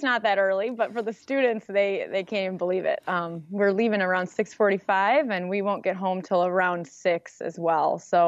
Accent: Dearborn, Michigan, United States; born or raised there

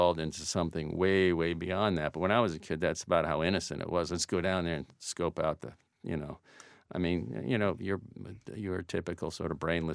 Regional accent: Fort Lauderdale, Florida, United States; Yeah, I mean, I was born in Lauderdale. I grew up west of the city, but I mean, we did our pilgrimage to the beach

